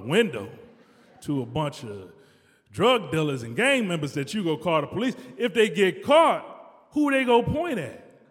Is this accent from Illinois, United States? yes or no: no; Detroit, Michigan, United States; I grew up in Detroit in the 80s, crack era.